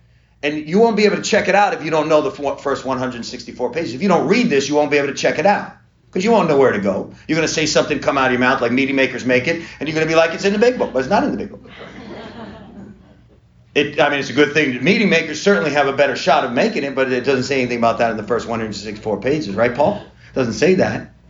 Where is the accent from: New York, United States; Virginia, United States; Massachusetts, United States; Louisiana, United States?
New York, United States; I'm from New York. We don't even know it's cursing, right, Mike?